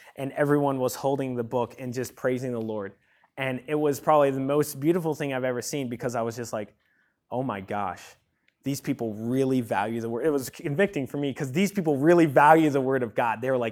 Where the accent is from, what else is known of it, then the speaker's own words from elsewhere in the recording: North Carolina, United States; And then another person was like, hey, where are you guys from? We're from North Carolina.